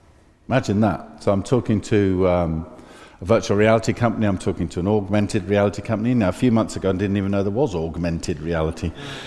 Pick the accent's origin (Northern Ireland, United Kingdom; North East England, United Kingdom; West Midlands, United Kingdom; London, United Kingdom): North East England, United Kingdom; Newcastle; I'm from Newcastle.